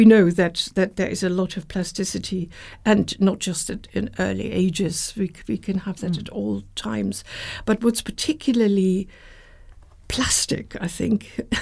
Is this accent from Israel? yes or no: no; Germany; moved away; of course, I came from Germany